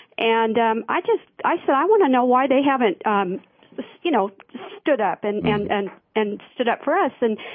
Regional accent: Washington, United States; So I'm from Washington State. I've got Maria Cantwell and Patty Murray.

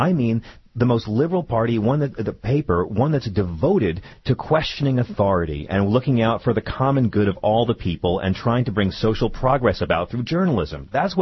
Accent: New York, United States; You know, I grew up on Long Island, and our paper there was Newsday.

